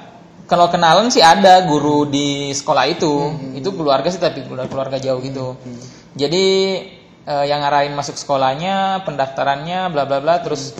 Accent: Soppeng, South Sulawesi, Indonesia; Saya ada sebuah kabupaten namanya Kabupaten Sopeng ya.

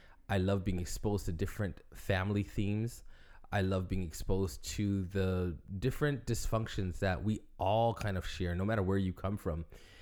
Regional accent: Toronto, Ontario, Canada; I grew up in big city. I grew up in Toronto. And I grew up in a very sheltered home.

